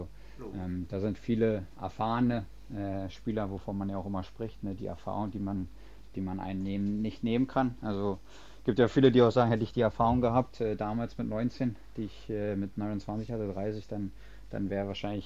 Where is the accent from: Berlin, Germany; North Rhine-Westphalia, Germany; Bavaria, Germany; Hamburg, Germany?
Berlin, Germany; ich komme ja aus Berlin, also ein bisschen außerhalb von Berlin.